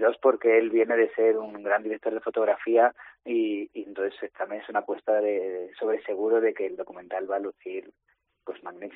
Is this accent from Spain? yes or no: yes; Valladolid, Castile and León, Spain; muy muy contentos de volver a Valladolid, que como sabes es mi tierra